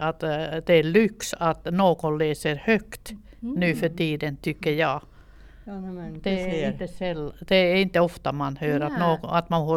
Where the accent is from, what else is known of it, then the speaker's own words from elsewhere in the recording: Finland; now in Älvsbyn, Sweden; Ja, jag kommer från Finland från början men jag har kommit till Älvsbyn 2008. Så jag är ganska ny.